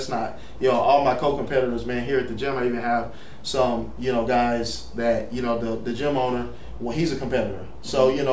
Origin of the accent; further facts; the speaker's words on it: Houston, Texas, United States; All right. So, I grew up here in Houston, Texas. I'm a professional bodybuilder.